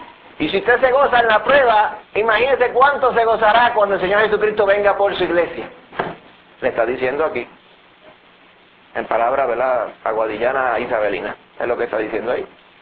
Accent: Puerto Rico; son costumbres porque somos puertorriqueños de ciertas costumbres

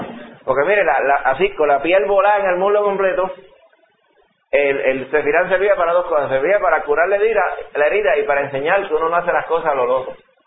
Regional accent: Dominican Republic; cuando yo me crié allá en la República Dominicana.

